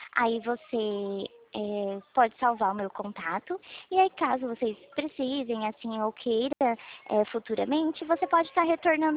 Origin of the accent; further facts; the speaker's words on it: São Paulo, Brazil; eu sou aqui de São Paulo, tá?